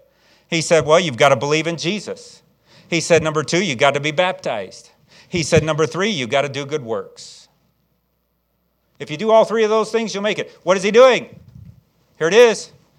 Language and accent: English; Chicago, Illinois, United States; I was raised in Chicago. Chicago's 85% Catholic.